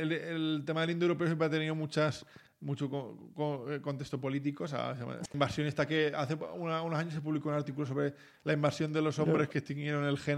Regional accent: Zaragoza, Aragon, Spain; de pequeño me crié con vacas en casa. Soy de Zaragoza, tenían vacas allí en Zaragoza.

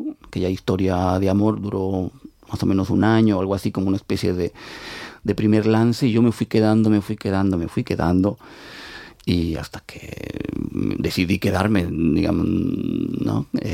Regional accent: Argentina; born there; yo nací en Argentina en el año 74

